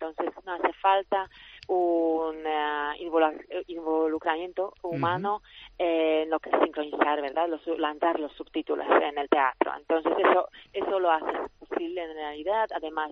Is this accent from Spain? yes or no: no; Poland; Spanish is a second language; porque yo soy de Polonia y hay muchos turistas polacos en España